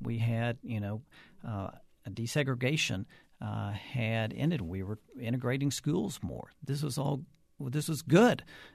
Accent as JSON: {"language": "English", "town": "Fort Worth", "region": "Texas", "country": "United States", "tie": "born or raised there", "said": "which is what I grew up taking in Fort Worth"}